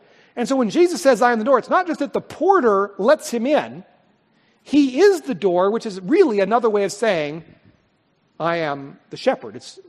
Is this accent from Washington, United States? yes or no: yes; Richland, Washington, United States; born there; Wrong parents, born in the wrong city. I was born in Richland, so I'm out.